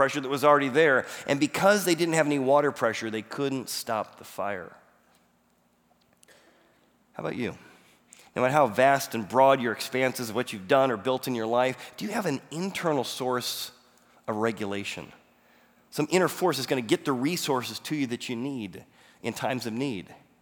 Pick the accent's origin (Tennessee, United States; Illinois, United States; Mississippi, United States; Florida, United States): Illinois, United States; Chicago; So I grew up in Chicago in downtown, and so we went there often, even in eighth grade.